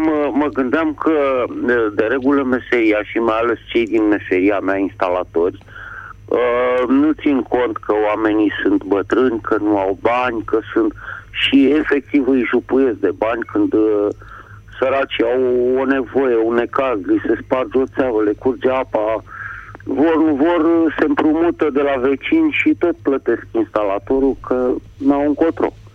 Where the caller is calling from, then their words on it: Bucharest, Romania; din București.